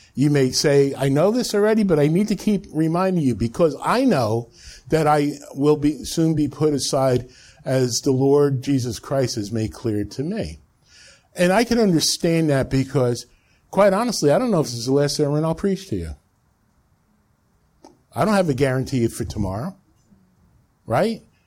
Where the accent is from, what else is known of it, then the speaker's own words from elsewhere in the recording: New Jersey, United States; When we grew up in North Jersey where they had sidewalks, and we were small